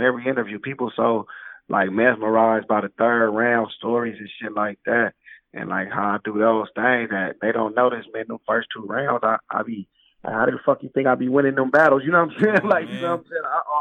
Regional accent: California, United States; You know, I'm from Cali. I never battled in the Bay Area.

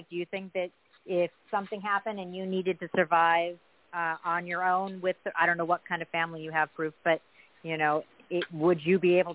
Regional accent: San Diego, California, United States; In a very liberal place. I grew up in San Diego. Very liberal, right?

